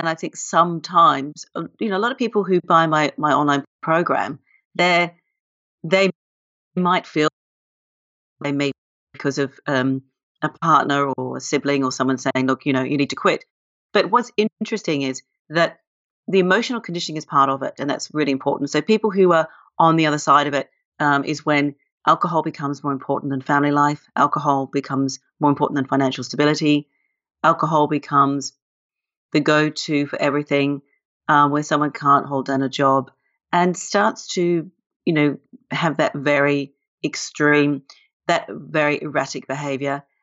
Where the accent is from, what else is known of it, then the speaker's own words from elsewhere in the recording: Australia; also born or lived in London, United Kingdom; Well, I'm Australian, and Australians are big drinkers. And I lived in London for 22 years